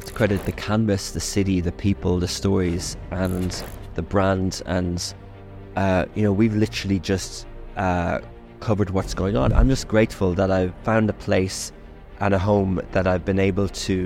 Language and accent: English; Ireland; I'm from Ireland. Ireland has the Republic and the North. So the Republic is the South. And in Ireland, we have Gaelic communities, Irish-speaking areas in little pockets of the coast. And I'm from one of these tiny little places. In English, it's called Old Parish.